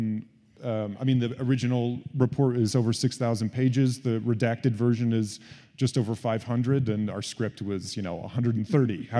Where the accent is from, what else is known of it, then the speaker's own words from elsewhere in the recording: Indiana, United States; you know, growing up in Indiana. Not a slight to Indiana, but it just wasn't the theatrical hub of the world.